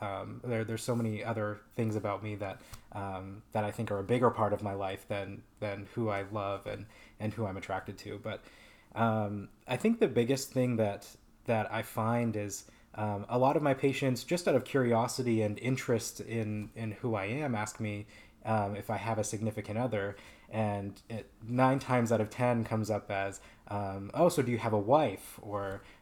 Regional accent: Maine, United States; So I'm from a very small town in northern Maine. We had about 900 to 1,000 people in my town. Very small, agricultural, small mines, kind of not a lot of diversity.

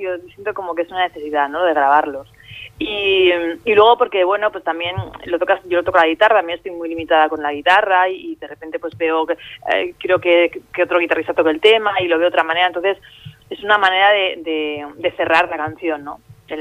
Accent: Barcelona, Catalonia, Spain; born there; now in Madrid, Spain; porque yo vivo, bueno, nací en Barcelona

